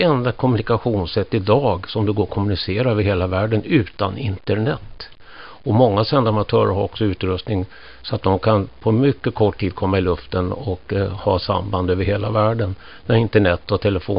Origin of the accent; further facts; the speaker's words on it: Stockholm County, Sweden; Jag är uppväxt utanför Stockholm.